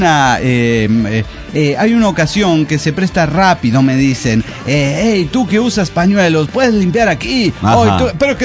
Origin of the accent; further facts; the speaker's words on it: Tecomán, Colima, Mexico; also born or lived in Ciudad Obregón; yo como nací en Ciudad Obregón, Sonora, criado en Tecomán, Colima